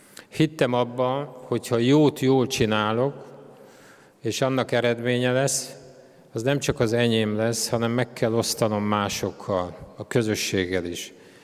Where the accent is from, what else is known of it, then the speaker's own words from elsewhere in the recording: Tiszalök, Szabolcs-Szatmár-Bereg, Hungary; also born or lived in Szombathely; Szombathelyen születtem, Szabolcsban, Tiszalökön nevelkedtem gyerekként, de a gimnáziumot már Szombathelyen fejeztem be. Egy évig voltam katona Szegeden, és utána az akkori Német Demokratikus Köztársaság fővárosában, Berlinben végeztem el a közgazdasági egyetemet.